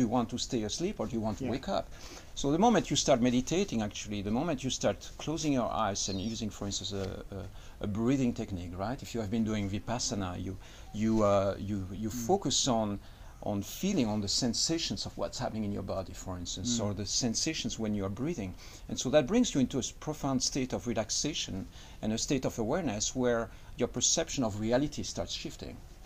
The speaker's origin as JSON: {"language": "English", "country": "Switzerland", "second_language": "English", "said": "Yeah, so I come from Switzerland."}